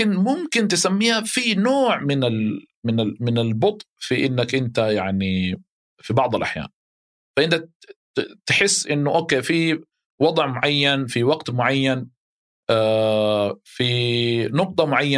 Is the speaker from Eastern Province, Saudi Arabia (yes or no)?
no; Mecca, Makkah Province, Saudi Arabia; فأنا عارف الخروج من مكة قديش صعب